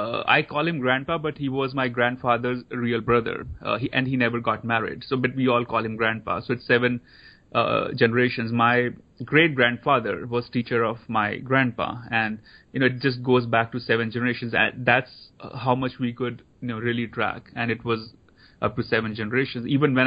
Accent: Dharamsala, Himachal Pradesh, India; I grew up in India, so I went to Catholic school in India. So I had experience of Krishna in my home, experience of Jesus Christ in the school. India is a diverse land, so I also grew up in a town where Dalai Lama lives.

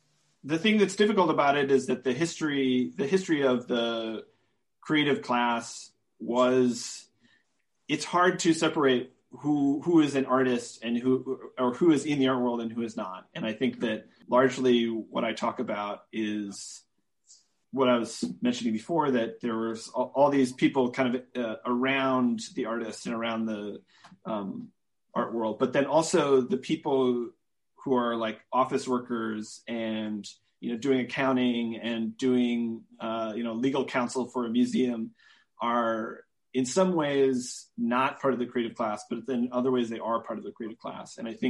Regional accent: Minnesota, United States; now in Brooklyn, United States; I grew up in Minnesota. I went to school for painting in northern Minnesota at the University of Minnesota Duluth.

